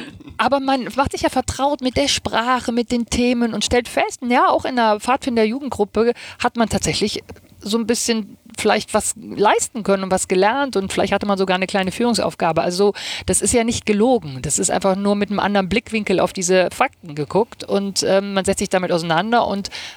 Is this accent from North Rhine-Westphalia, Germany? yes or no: yes; North Rhine-Westphalia, Germany; now in Hamburg, Germany